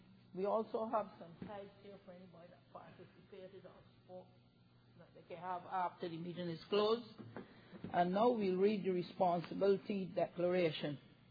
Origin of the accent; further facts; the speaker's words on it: Barbados; I'm from Barbados, so I'm a bit new over here.